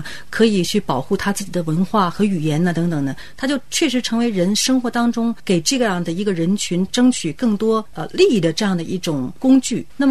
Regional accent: Canada; 因为我是来自加拿大嘛，那么加拿大也有一个魁省独立的问题

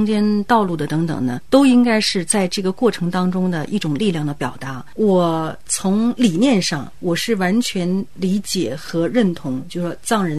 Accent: Canada; 因为我是来自加拿大嘛，那么加拿大也有一个魁省独立的问题

